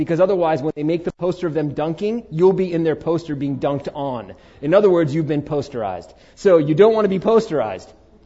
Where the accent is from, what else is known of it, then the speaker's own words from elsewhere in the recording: Queens, New York, United States; Since I was 7, growing up in Queens, New York, the game I played was basketball.